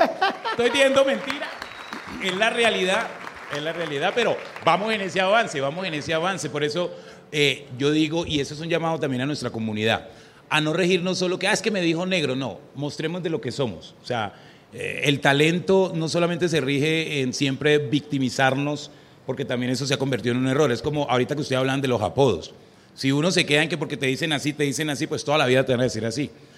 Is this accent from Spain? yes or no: no; Colombia; una persona que me he hecho en Colombia, o sea, soy negro, y he logrado, digamos, hacer un buen trabajo en mi país y también sentir una reciprocidad en mi país.